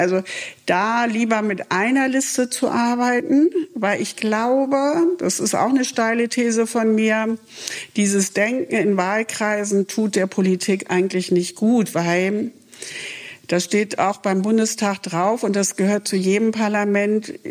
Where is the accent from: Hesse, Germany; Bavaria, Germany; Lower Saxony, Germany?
Lower Saxony, Germany; now in Bremen, Germany; ich komme zwar aus Niedersachsen, bin aber ja lange schon in Bremen verankert.